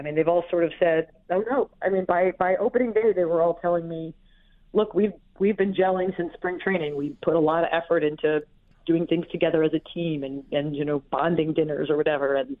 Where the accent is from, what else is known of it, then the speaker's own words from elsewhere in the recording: Philadelphia, Pennsylvania, United States; Reference that I'm from the Philly area.